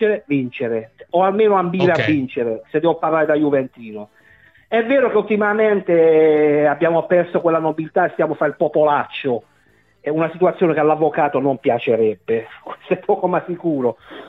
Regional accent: Barletta, Apulia, Italy; Barletta, Puglia.

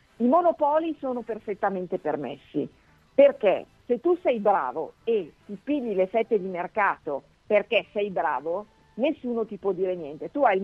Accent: Grignasco, Piedmont, Italy; moved away; Grignasco, che è dove io sono nata. Io sono piemontese, trapiantata poi in Lombardia per motivi lavorativi di mio papà, ma sono assolutamente piemontese della provincia di Novara.

